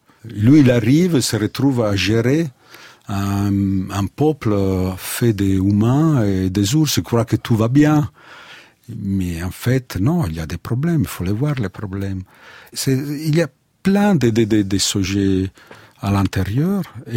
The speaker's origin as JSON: {"language": "French", "country": "Italy", "second_language": "French", "said": "Que moi, je suis italien, évidemment, c'est très important, parce que ça fait partie de mes racines"}